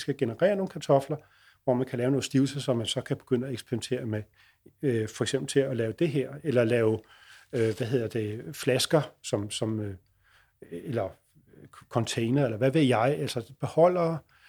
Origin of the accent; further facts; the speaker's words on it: Roskilde, Zealand, Denmark; jeg kommer fra Roskilde, der har vi det i hvert fald i vores kommune